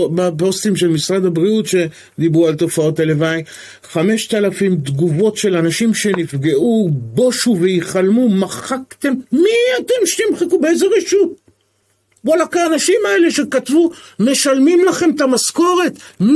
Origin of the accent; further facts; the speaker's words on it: Petah Tikva, Central District, Israel; פתח תקווה, הם המושבות, מלא פרדסים מסביבי. אני גדלתי בתוך פרדסים.